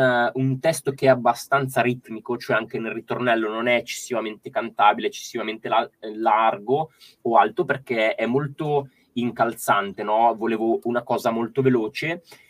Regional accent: Cassano Magnago, Lombardy, Italy; un luogo della mia città, del mio paese, che è Cassano Magnago, in provincia di Varese

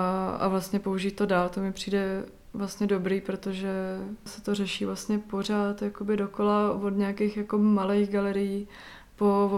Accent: Hradec Králové, Hradec Králové Region, Czechia; Vlastně pocházím taky z Hradce Králové

